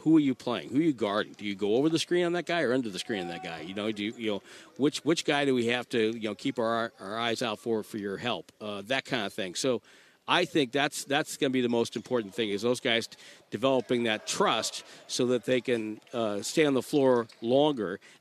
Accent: New England, United States; Yeah, well, hey, I grew up in New England.

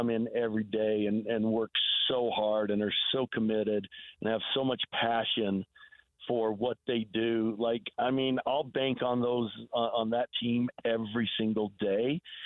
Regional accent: Salt Lake City, Utah, United States; I was born in Salt Lake. I still live in, and when I say Salt Lake, I mean actual Salt Lake City. And I still live in Salt Lake City

